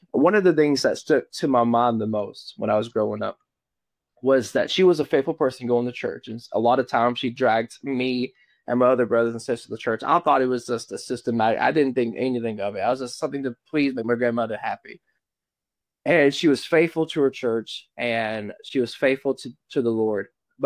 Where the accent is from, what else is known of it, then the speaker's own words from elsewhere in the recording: Kentucky, United States; I was growing up in Eastern Kentucky